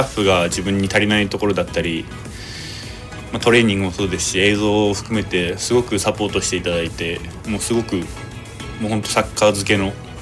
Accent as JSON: {"language": "Japanese", "region": "Fukuoka", "country": "Japan", "said": "福岡です。"}